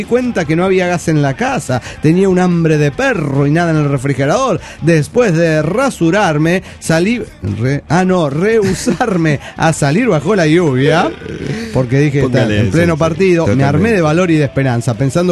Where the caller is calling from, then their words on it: Teapa, Tabasco, Mexico; En Teapa, en Tabasco